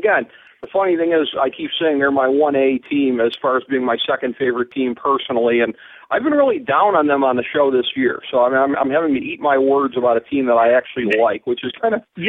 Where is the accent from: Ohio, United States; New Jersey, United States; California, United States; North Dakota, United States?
Ohio, United States; Cleveland; my favorite team is my hometown Cleveland Browns.